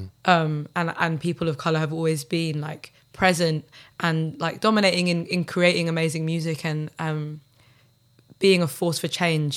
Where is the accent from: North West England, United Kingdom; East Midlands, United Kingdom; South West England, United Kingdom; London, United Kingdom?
London, United Kingdom; Well, I guess like being from South London